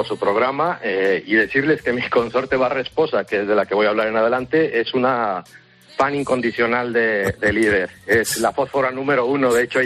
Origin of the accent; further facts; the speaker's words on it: Mexico; moved away as an adult; now in Barcelona, Spain; Yo soy mexicano, por suerte y nacimiento, y me vine a hacer un doctorado a Barcelona.